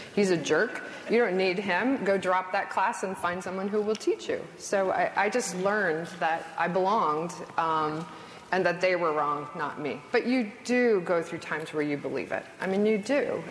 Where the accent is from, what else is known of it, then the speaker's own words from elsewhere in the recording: New Hampshire, United States; I grew up in New Hampshire, not too far from here. I went to college in Virginia in the 80s